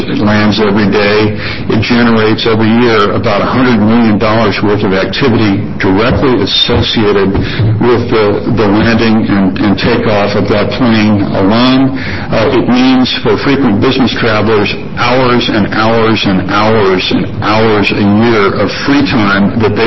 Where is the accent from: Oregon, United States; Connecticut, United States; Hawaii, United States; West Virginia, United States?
Oregon, United States; Astoria; I was born and raised in Astoria, and the airport employs more people than live in my old hometown of Astoria.